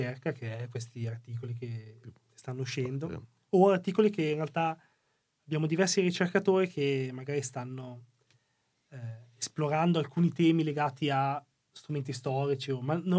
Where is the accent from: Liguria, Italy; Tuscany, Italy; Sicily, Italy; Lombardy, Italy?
Lombardy, Italy; Milan; magari io vengo da Milano in cui la musica tradizionale almeno non l'ho vissuta